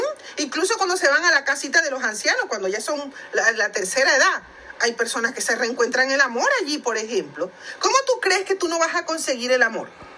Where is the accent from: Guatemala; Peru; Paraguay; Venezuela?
Venezuela; now in United Kingdom; en mi país de origen, Venezuela, las que no lo sabéis, esto, yo soy una mujer venezolana, nacionalizada española, a mucha honra, tengo dos nacionalidades, yo resido aquí en Inglaterra, yo vivo en Reino Unido, estoy casada con un hombre inglés